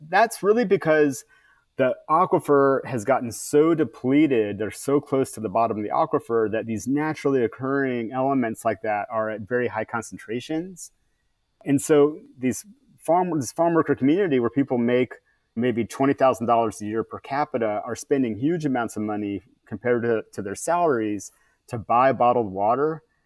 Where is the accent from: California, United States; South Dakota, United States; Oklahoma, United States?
California, United States; And the rain comes, as a Californian, basically your rain comes in the winter.